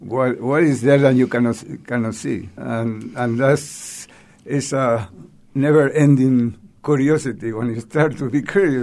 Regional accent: Uruguay; born there; English is a second language; I was born in Uruguay in South America.

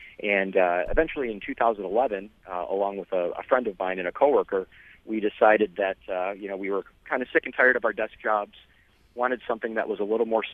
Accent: Rochester, New York, United States; Well, I'm born and raised in Rochester, lived right in the city for most of my life.

